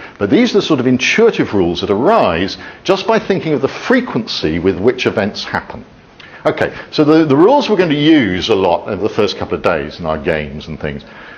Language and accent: English; England, United Kingdom; I'm not going to be correct English. I'm English. I'm allowed to use bad English.